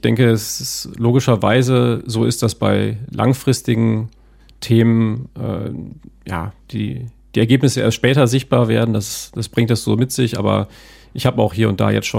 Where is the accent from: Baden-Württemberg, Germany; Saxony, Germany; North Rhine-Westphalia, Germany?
North Rhine-Westphalia, Germany; Münster; Plugendorf. Plugendorf haben wir gewohnt und zwischen den Häusern war eine Wiese und ein Garagenhof.